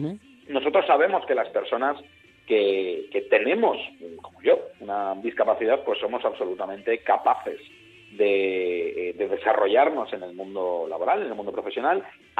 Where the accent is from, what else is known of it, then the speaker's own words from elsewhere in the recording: Valencian Community, Spain; Yo como valenciano y como fallero